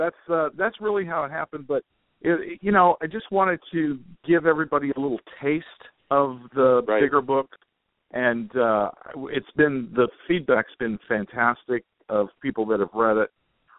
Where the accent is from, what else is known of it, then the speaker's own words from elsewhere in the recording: San Angelo, Texas, United States; I'm originally from West Texas.